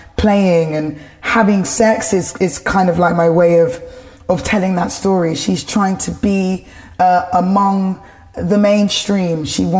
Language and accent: English; Tower Hamlets, London, United Kingdom; I grew up in Tower Hamlets, a borough, a neighbouring city of London, on a housing association council estate.